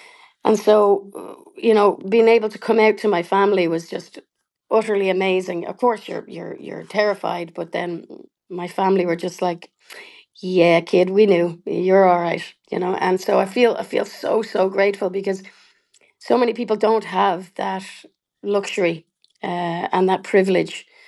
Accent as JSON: {"language": "English", "country": "Ireland", "also_born_or_lived": "Canada", "moved": "yes", "lives_now": "Australia", "said": "But I was away from Ireland and indeed Europe for so long because I lived, 20 years in Canada, and so my audiences grew quite vastly in Canada and here in Australia"}